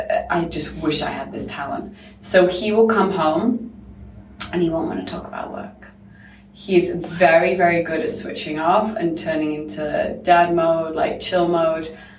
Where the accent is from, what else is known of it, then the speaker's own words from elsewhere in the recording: Manchester, North West England, United Kingdom; So I grew up in Manchester. I am one of three girls. I'm the youngest.